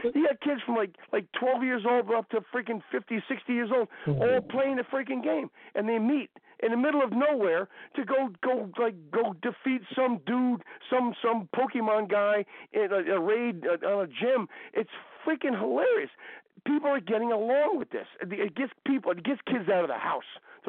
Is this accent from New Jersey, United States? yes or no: yes; New Jersey, United States; Right, yeah, we all say, we don't say we're from New Jersey. We're from Jersey.